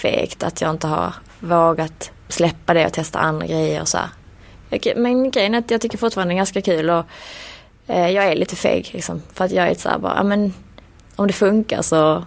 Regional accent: Malmö, Skåne, Sweden; Ja, jag är uppvuxen i Malmö.

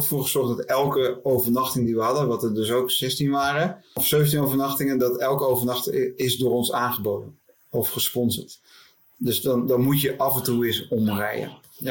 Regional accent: Swifterbant, Flevoland, Netherlands; born there; dus van Zwifterband, onze geboorteplaats

